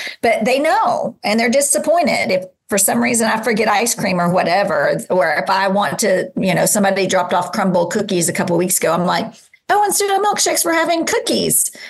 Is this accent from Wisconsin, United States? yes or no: no; Kentucky, United States; I was born and raised in Kentucky, so I'm a UK Wildcats fan, but more basketball than college football.